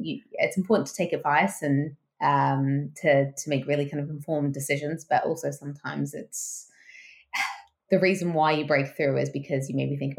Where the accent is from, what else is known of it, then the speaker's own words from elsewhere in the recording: Australia; as a January baby myself, that was great growing up in Australia.